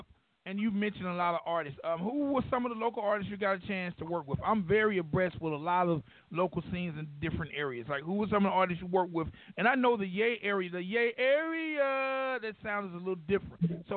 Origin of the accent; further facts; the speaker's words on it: Deep South, United States; I'm from Deep South, so I tend to tear names up.